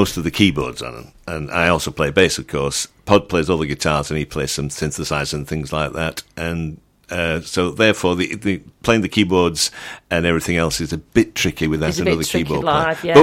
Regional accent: Walkley, Yorkshire, United Kingdom; And I'm not from France, I'm from Walkley.

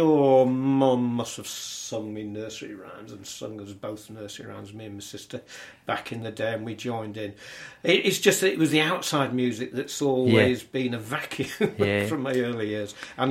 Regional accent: Timperley, North West England, United Kingdom; I'm from Timperley in Cheshire. That's where I was born and brought up.

